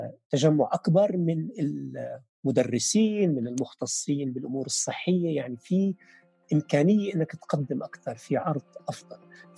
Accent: Riyadh, Riyadh Province, Saudi Arabia; عندنا بالرياض مشروع من أجمل المشاريع برأيي

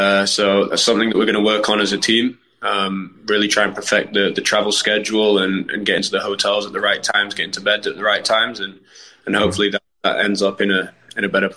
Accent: Harrogate, Yorkshire and the Humber, United Kingdom; also born or lived in Goose Bay, Canada; Did a year there, and then yeah, as you said, grew up in England.

